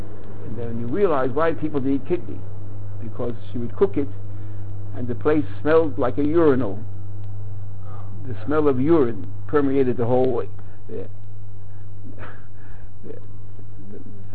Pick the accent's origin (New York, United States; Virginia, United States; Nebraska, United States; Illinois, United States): New York, United States; New York City; I remember growing up on the Lower East Side, there was a neighbor, Chassidish fellow